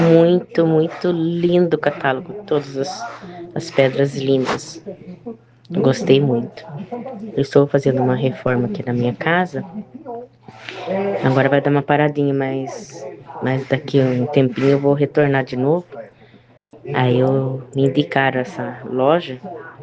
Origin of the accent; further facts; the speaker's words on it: Sorocaba, São Paulo, Brazil; now in Buri, Brazil; Eu sou de Sorocaba, nasci e me criei em Sorocaba, mas eu estou morando agora na cidade de Buri, São Paulo.